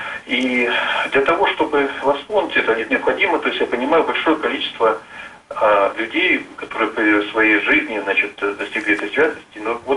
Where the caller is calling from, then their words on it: Yekaterinburg, Sverdlovsk Oblast, Russia; Я звоню из Екатеринбурга. Мне 50 лет.